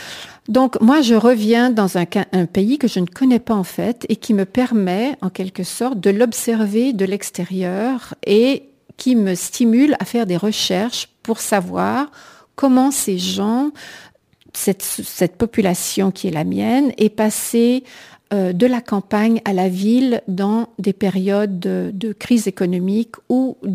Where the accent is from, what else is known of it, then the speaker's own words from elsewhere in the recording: Quebec, Canada; accent: joual; moved away; alors que quand moi j'ai quitté le Québec, personne ne se tutoyait. Le langage s'installe également, parce que quand moi j'ai quitté le Québec, le langage n'était pas aussi, l'accent joual n'était pas aussi prononcé que lorsque j'y suis revenue.